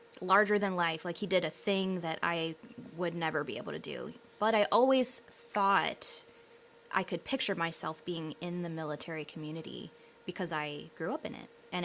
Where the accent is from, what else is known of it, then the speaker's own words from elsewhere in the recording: New York, United States; Yeah, I'm from the Hudson Valley.